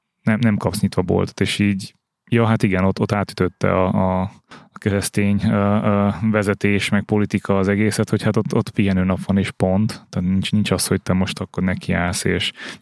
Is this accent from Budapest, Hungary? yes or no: yes; Budapest, Hungary; én budapestiként nagyon el vagyok azzal kényeztetve, hogy minden második sarkon találok valamit, ami nyitva